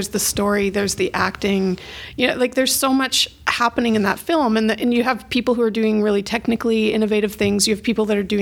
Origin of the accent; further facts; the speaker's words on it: Saskatchewan, Canada; So I grew up in Saskatchewan. I'm a white settler lady. that grew up in Treaty 6 territory